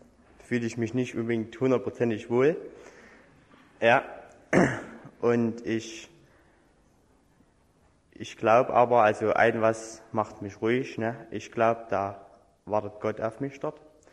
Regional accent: East Germany, Germany; ich komme aus Ostdeutschland.

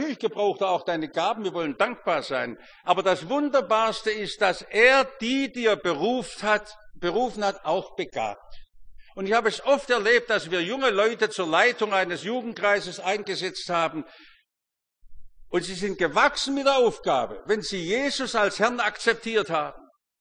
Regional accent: Germany; wir sind ja Deutsche

